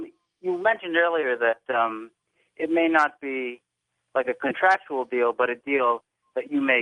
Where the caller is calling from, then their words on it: Glassboro, New Jersey, United States; I'm calling from Glassboro, New Jersey.